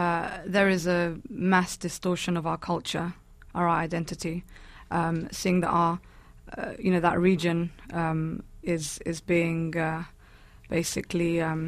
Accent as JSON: {"language": "English", "region": "London", "country": "United Kingdom", "said": "Yeah, I think I have different experiences being a Palestinian in the diaspora."}